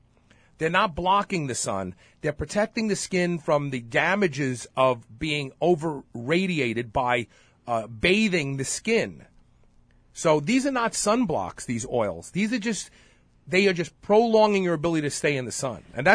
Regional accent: Brooklyn, New York, United States; I'm there with Rodney Dangerfield. We're both from Brooklyn.

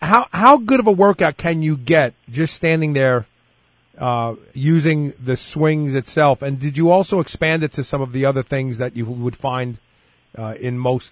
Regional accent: Brooklyn, New York, United States; because you're from Brooklyn, I'm from Brooklyn.

